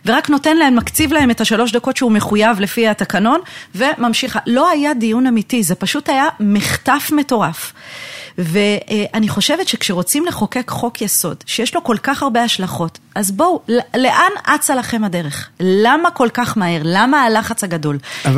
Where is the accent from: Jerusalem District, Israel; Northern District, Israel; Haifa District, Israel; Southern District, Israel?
Jerusalem District, Israel; Jerusalem; הורים, משני קצוות העולם, אמא אמריקאית, אבא עיראקי, אפס פרוטקציות, אפס קשרים, שום דבר, משפחה נורמלית, ממוצעת, רגילה, גדלתי בירושלים.